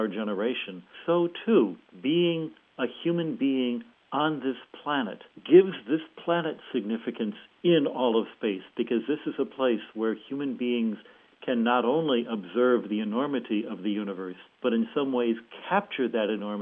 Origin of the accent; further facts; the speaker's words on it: United States; Well, of course, I was a boy growing up in America.